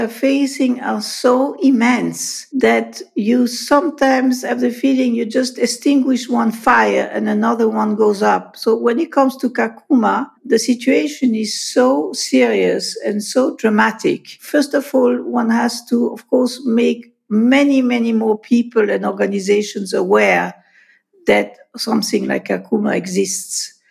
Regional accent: Paris, Île-de-France, France; accent: French; English is a second language; also born or lived in Switzerland / Germany / London / Sweden; So I would call myself a European. I am officially Swiss, but I was raised in Paris, hence my French accent, and grew up in several countries and lived in France, in Switzerland, in Germany, in London, and in Sweden

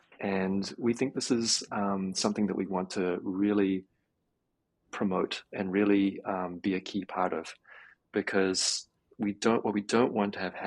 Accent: New Zealand; I'm from New Zealand, as I might have mentioned before, and I have a Maori lineage.

